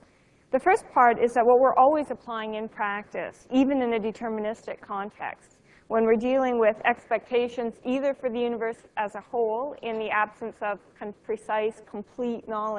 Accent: Canada; since I grew up in Canada, I'm very proud that this place is here.

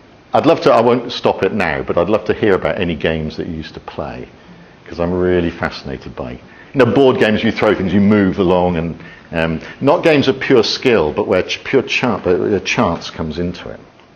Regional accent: England, United Kingdom; I'm not going to be correct English. I'm English. I'm allowed to use bad English.

